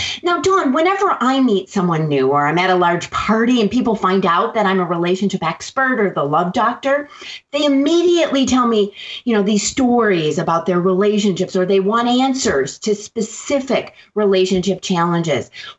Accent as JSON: {"language": "English", "region": "Minnesota", "country": "United States", "tie": "born or raised there", "said": "Yes, Minnesota. I grew up in Minnesota. So both cold, snowy places."}